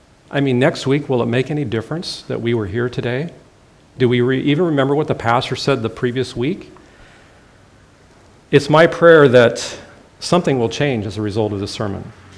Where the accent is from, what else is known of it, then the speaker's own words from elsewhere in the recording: Idaho, United States; I come from North Idaho, and a lot of people who come visit us say, wow, why would you ever go on vacation here?